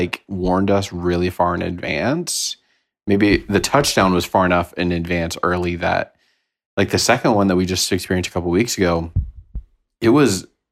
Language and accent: English; Indiana, United States; So I've experienced it several times because I grew up in Indiana